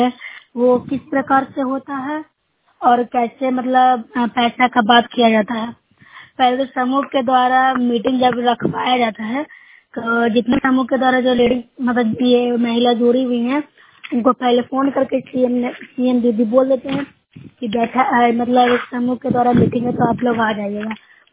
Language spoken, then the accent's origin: Hindi; Nalanda, Bihar, India; मैं नूरशहर प्रखंड से हूँ, जिले नालंदा के निवासी हूँ।